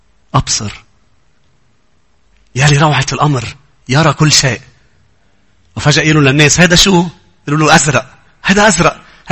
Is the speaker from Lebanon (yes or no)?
yes; Lebanon; انا لبناني واللبناني كتير وبحب لبنان كتير كتير كتير كتير